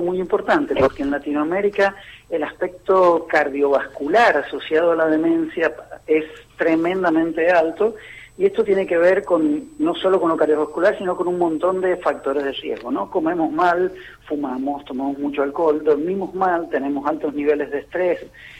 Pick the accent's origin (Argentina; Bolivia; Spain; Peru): Argentina; San Juan; now in Buenos Aires, Argentina; yo me siento orgulloso de ser sanjuanino.